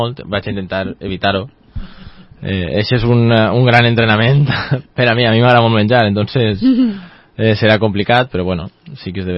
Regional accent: Oliva, Valencian Community, Spain; El meu cor és d'Oliva.

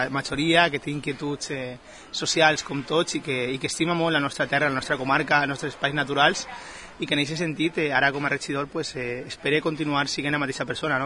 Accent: Valencian Community, Spain; En general, jo crec que sóc valencià, me sent d'ací, però també tinc els meus arrels en Latinoamèrica i això no ho negue, no?

